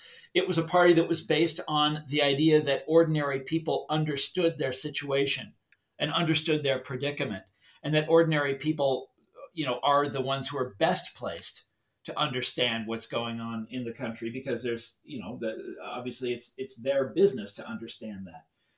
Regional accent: Kansas City, United States; And I'm from Kansas City, and I've spent a lot of time in my life in Topeka.

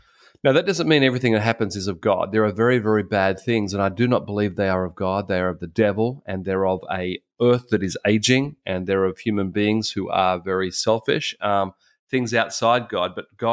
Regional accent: Australia; I'm from Australia, huge, big Australia.

